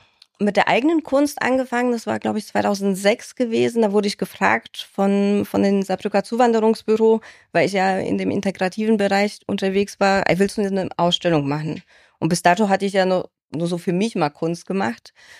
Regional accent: Upper Silesia, Poland; now in Germany; Und ich komme ja aus Oberschlesien, aus Polen.

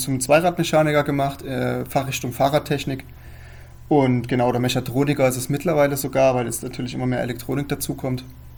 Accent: Dresden, Saxony, Germany; also ich komme aus Dresden, das ist meine Heimatstadt

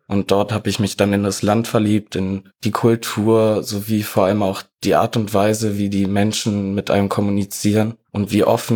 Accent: Berlin, Germany; now in Heidelberg, Germany; ich bin 20 Jahre alt, komme gebürtig aus Heidelberg und bin dann nach Berlin gezogen und dort auch aufgewachsen. Dann allerdings wieder nach Heidelberg gezogen

